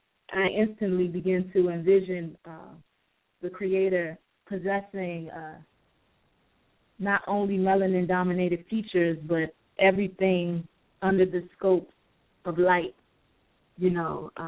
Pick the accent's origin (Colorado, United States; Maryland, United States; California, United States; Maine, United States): Maryland, United States; And I'm from Maryland myself.